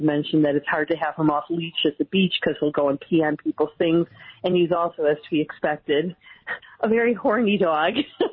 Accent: United States; growing up in the States, we're just so used to, you know, neutering and spaying animals.

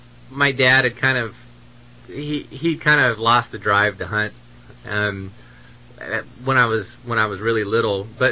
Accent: California, United States; my background is I grew up in Siskiyou County. I'm a local kid, and my whole family more or less was from here.

